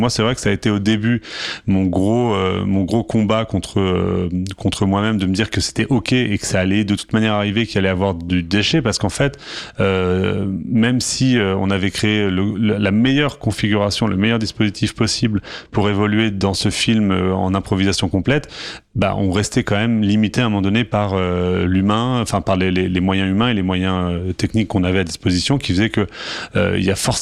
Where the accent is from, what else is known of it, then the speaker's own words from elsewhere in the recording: Marseille, Provence-Alpes-Côte d'Azur, France; je suis marseillais.